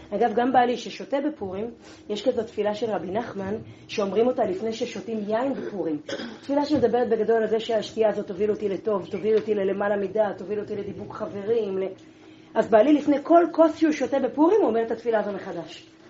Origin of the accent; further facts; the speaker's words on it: Shuva, Southern District, Israel; קודם כל גם אני גדלתי בשובה.